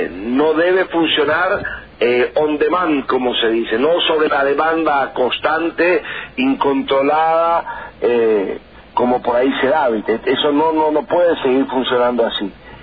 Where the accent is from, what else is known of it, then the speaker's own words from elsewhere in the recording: Argentina; Los argentinos somos quejosos